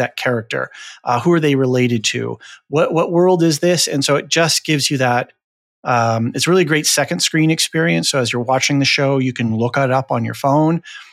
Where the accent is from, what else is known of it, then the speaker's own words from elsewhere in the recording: Portland, Oregon, United States; I grew up in Portland, Oregon.